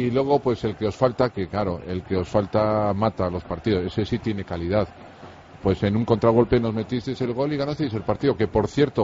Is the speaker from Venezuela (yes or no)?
no; Basque Country, Spain; Que yo soy del Duranguesado.